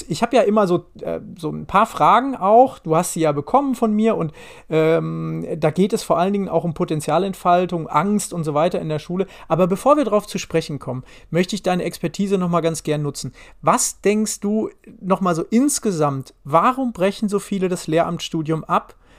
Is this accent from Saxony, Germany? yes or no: no; Dortmund, North Rhine-Westphalia, Germany; die ist mir hier im Ruhrgebiet zum ersten Mal, ich komme ja aus Dortmund